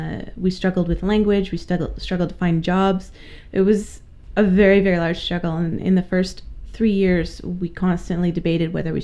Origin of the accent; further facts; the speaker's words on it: New Brunswick, Canada; also born or lived in Ontario; And I'm originally from New Brunswick, mm-hmm. but was living in Ontario by the time I met him.